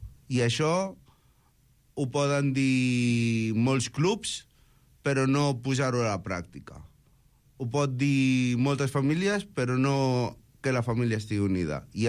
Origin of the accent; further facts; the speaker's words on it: Barcelona, Catalonia, Spain; és perquè soc de Montjuïc